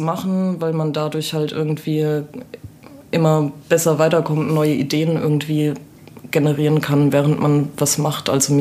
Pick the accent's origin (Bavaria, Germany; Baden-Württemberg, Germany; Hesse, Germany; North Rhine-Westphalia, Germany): Hesse, Germany; Jossgrund; Ich bin aufgewachsen in einem schönen kleinen Dorf in der Gemeinde Josgrund. Das ist quasi so ungefähr halber Weg zwischen Gelnhausen, Hanau, am Rande zum Spessart. Also sehr idyllisch und sehr abgeschottet von der Außenwelt sozusagen.